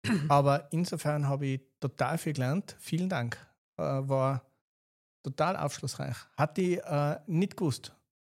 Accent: Tyrol, Austria; Wir als Tiroler

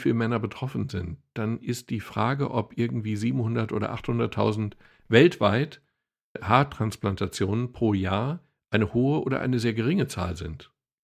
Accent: Dortmund, North Rhine-Westphalia, Germany; als Dortmunder ist mir natürlich Jürgen Klopp sehr vertraut

